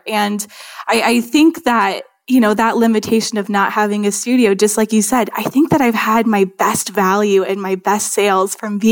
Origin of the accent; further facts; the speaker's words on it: Indianapolis, Indiana, United States; now in San Diego, United States; So I moved to San Diego from Indianapolis, Indiana, almost 2 years ago now. And my entire time in Indiana, I never had my own commercial space.